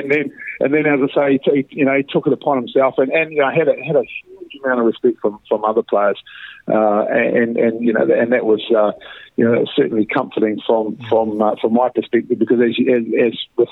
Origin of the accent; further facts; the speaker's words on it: Napier, Hawke's Bay, New Zealand; also born or lived in North Harbour; So we went through an All Black trial system, and it was in my hometown in Napier. So I'd moved to North Harbour by then, and was prior my trade with North Harbour under the guidance of Peter Thorburn, and we all went back to the Hawke's Bay